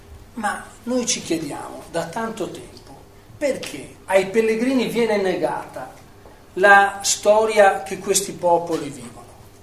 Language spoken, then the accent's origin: Italian; Venice, Veneto, Italy; io sono veneziano, forse per questo ce l'hanno chiesto